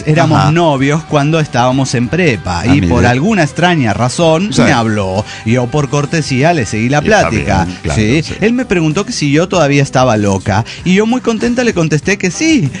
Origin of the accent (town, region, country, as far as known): Argentina